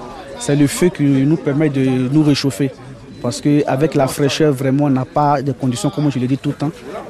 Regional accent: Côte d’Ivoire; J'ai 16 ans, je viens de la Côte d'Ivoire.

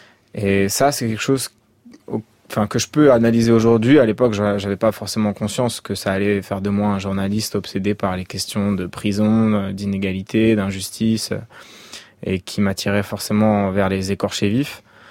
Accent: Ris-Orangis, Île-de-France, France; Moi, j'ai grandi à Ris-Orangis, qui est une ville qui n'est pas pire que plein d'autres villes en banlieue parisienne, mais qui a ce grand avantage d'être une ville dans laquelle on trouve encore une réelle mixité sociale.

